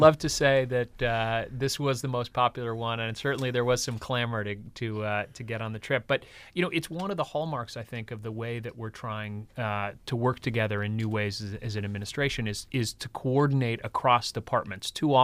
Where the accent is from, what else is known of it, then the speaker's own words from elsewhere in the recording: New York, United States; And even though I come from New York and I was the commissioner there for the last 5 years